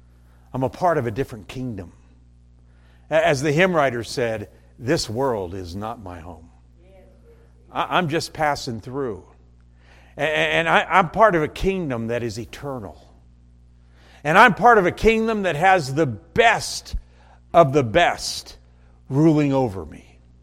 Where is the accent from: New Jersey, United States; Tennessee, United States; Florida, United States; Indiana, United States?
Indiana, United States; now in Michigan, United States; I grew up in Indiana, and though I've lived most of my life right here in Michigan, I'm still a Hoosier.